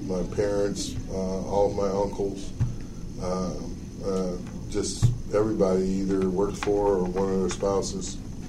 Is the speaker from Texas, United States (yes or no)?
no; Lansing, Michigan, United States; It was a great growing up in Lansing. I mean, I couldn't imagine growing up anywhere else.